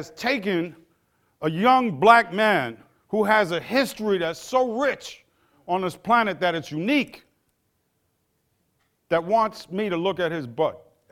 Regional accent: New Jersey, United States

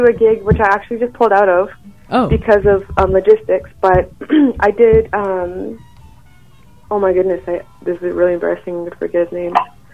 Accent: Vancouver, British Columbia, Canada; born there; I was born in Vancouver, and then my dad is from South Africa. My mom is British and Scottish

